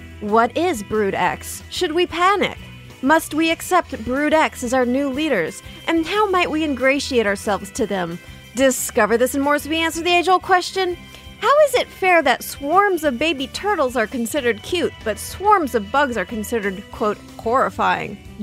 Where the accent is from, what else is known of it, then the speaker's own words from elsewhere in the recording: San Diego, California, United States; so I grew up in San Diego and I think we get some cicadas there.